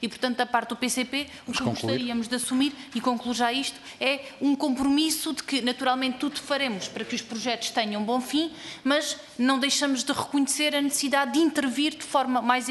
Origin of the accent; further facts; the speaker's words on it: Alentejo, Portugal; Eu também sou alentejana e por isso não percebo nada de pesca